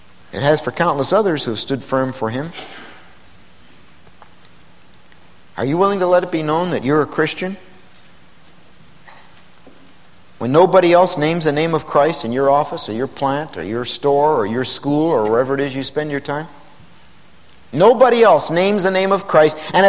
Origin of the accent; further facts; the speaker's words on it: Bristol, Pennsylvania, United States; Where I grew up in Bristol, Pennsylvania, there were no vacant lots in my neighborhood. It was fully built up.